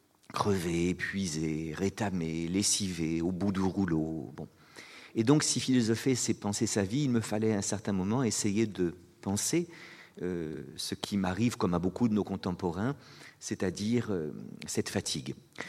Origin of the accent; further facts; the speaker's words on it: Château-Thierry, Hauts-de-France, France; born there; Je suis né à Château-Thierry comme lui